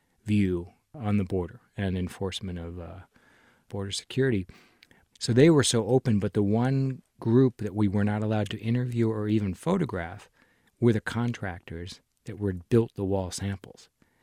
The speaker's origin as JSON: {"language": "English", "country": "United States", "said": "Yeah, I mean, obviously, I'm an American, and this is being published in the U.S. first"}